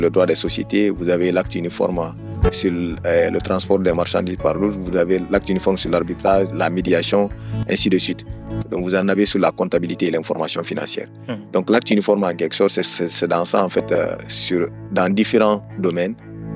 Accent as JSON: {"language": "French", "country": "Guinea", "said": "moi par exemple, en tant que Guinéen"}